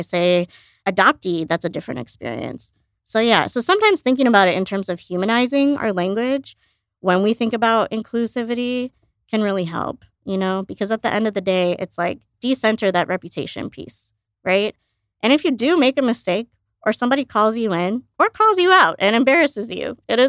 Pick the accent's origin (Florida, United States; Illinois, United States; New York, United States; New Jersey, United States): Illinois, United States; born or raised there